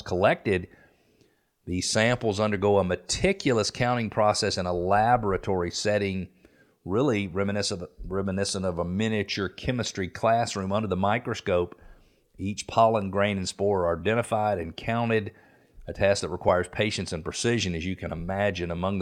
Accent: Atlanta, Georgia, United States; I never suffered allergies growing up in Atlanta, but I lived away from Atlanta for almost 10 years.

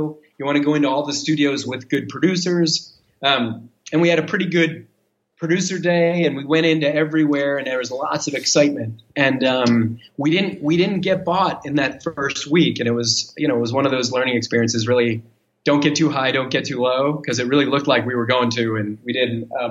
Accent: Philadelphia, Pennsylvania, United States; I'm actually from Philly.

